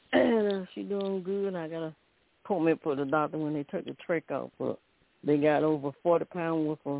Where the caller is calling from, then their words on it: Alabama, United States; from Alabama.